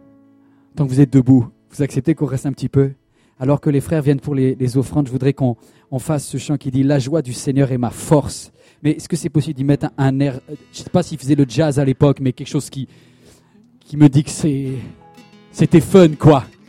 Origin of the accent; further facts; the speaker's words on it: Brittany, France; Moi, je viens de Bretagne, les amis.